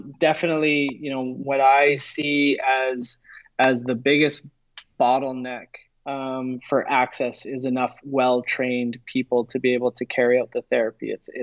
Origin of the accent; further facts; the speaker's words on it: Canada; Again, as a Canadian watching what goes on with cannabis in the US